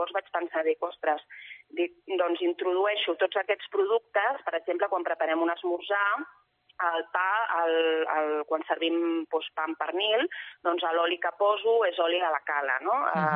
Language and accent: Catalan; Barcelona, Catalonia, Spain; Jo soc natural de Barcelona i visc a Barcelona, però de tota la vida, des que vaig néixer, he estiuejat a un poble mariner de la província de Tarragona, que és l'Ametlla de Mar.